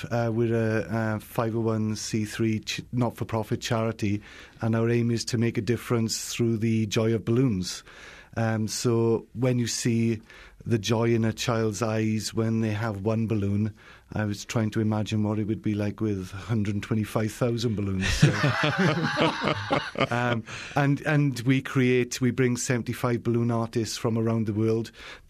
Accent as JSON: {"language": "English", "region": "Wales", "country": "United Kingdom", "said": "I'm from a little country called Wales, which is in the United Kingdom."}